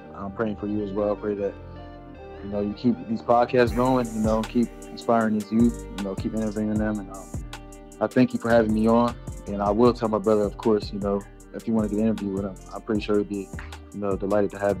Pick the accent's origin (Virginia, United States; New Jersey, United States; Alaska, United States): New Jersey, United States; I'm from Jersey, so, you know, a lot of the same weather, you know, cold, you know, snows most of the time.